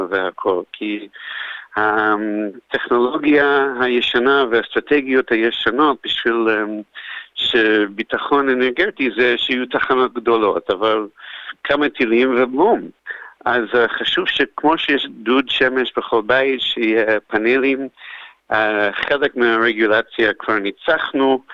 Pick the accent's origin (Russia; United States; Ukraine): United States; Boston, Massachusetts; now in Israel; אז עליתי מבוסטון לקיבוץ קטורה ב-2006